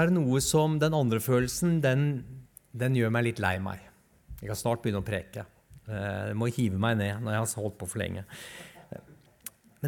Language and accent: Norwegian; Oslo, Norway; og bor nå på Lindeberg, som er en del av Alna bydel. Så om dere ikke var redd fra før for at jeg kommer fra Oslo, så kan jeg nå si at jeg også kommer fra den delen av Oslo som har høyest smittetall.